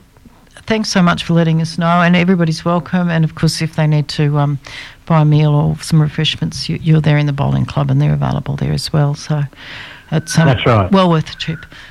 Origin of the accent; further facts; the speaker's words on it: Sydney, New South Wales, Australia; also born or lived in Wollongong; I grew up in Sydney, but I was born down in Wollongong, and I've lived up here for many years now.